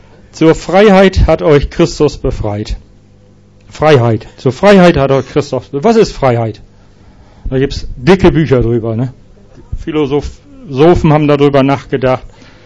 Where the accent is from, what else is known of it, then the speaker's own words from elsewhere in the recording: Lower Saxony, Germany; Ich habe gesagt, ich komme aus Ostfriesland, da haben wir viele Kühe.